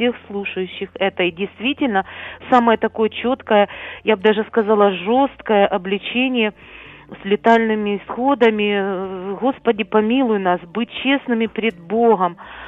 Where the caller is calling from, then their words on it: Kyiv, Ukraine; я из Киева.